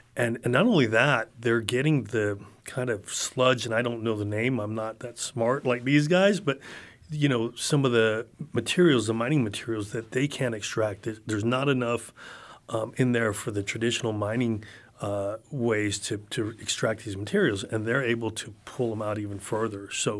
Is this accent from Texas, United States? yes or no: yes; El Paso, Texas, United States; also born or lived in San Antonio / Dallas / Louisiana; as a citizen growing up in El Paso and living in San Antonio, Dallas, and Louisiana